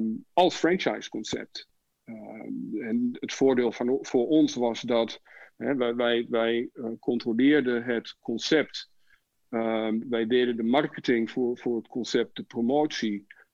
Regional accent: Wierden, Overijssel, Netherlands; now in United States; ik kom uit Wierden, klein plaatsje bij Almelo.

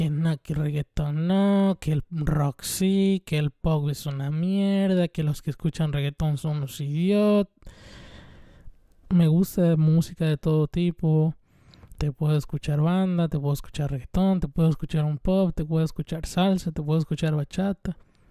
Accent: Veracruz, Mexico; soy mexicano, soy de Veracruz, entonces en Veracruz la salsa es como el pan de cada día.

